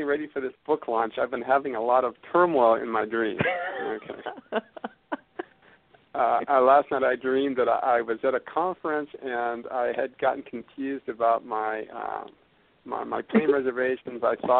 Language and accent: English; Pittsburgh, Pennsylvania, United States; and Pittsburgh is my hometown.